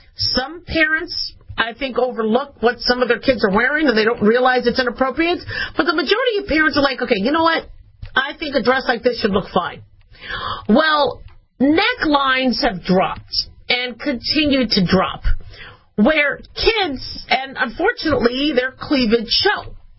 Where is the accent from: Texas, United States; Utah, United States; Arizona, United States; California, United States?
Arizona, United States; Phoenix; And mind you, I grew up in Phoenix, Arizona. So it definitely wasn't that easy.